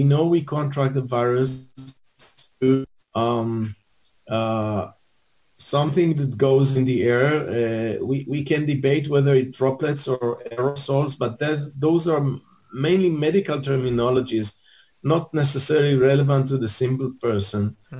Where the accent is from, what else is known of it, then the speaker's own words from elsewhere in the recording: Central District, Israel; English is a second language; So I was born here in Israel, in the coastal plain, just somewhere between Netanya and Hadera, in one of the villages over there.